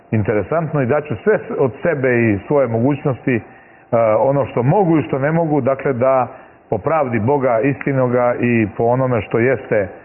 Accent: Serbia; ja sam stranac iz Srbije

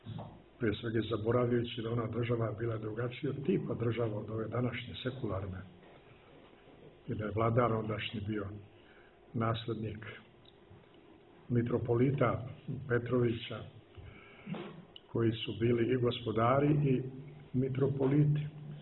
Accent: Old Herzegovina, Montenegro; ja nikad nisam porekao da sam Hercegovac, nego mi je to čast da bude Hercegova, stara Hercegovina, ili Brđanin.

